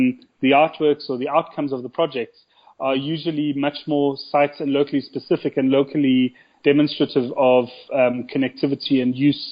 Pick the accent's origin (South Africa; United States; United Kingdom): South Africa; Johannesburg, Gauteng; And I'm born and bred in Johannesburg, and so is Stephen, and like literally live around the corner from where this guy spoke to us.